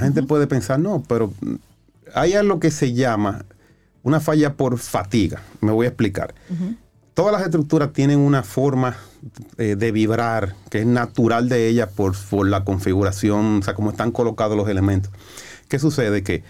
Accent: Dominican Republic; como dominicanos nosotros tenemos una característica que somos muy solidarios.

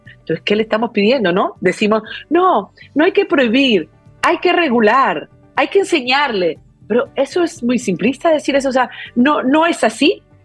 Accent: Peru; yo me acuerdo chiquita en Perú, que yo soy de Perú

